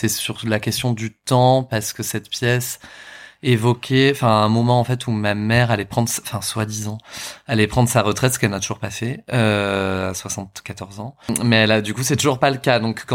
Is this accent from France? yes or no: yes; Bordeaux, Nouvelle-Aquitaine, France; Ouais, je viens de la banlieue de Bordeaux.